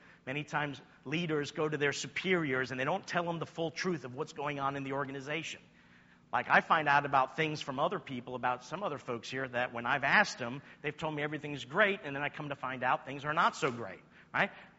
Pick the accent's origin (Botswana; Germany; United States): United States; New York; I'm from New York, so I have a right to be rude, you know?